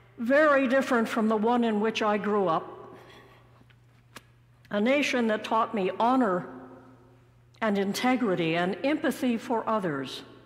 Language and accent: English; California, United States; Even as a child growing up in California, I was fascinated with the maxim, e pluribus unum, out of many, one.